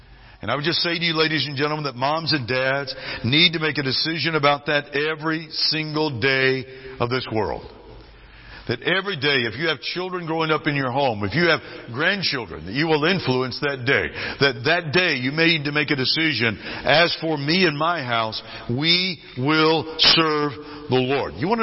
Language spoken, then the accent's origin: English; California, United States; When I was a little boy growing up in California, I went into a home one day and there was a plaque on the wall.